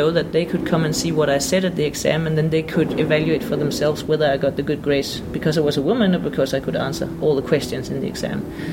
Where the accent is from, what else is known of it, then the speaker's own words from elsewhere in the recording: Denmark; when I was a child, I grew up in Denmark